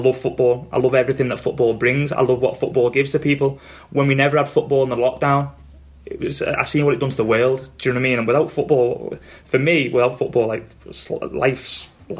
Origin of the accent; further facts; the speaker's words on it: England, United Kingdom; I'm from England. I love England. I love everything about it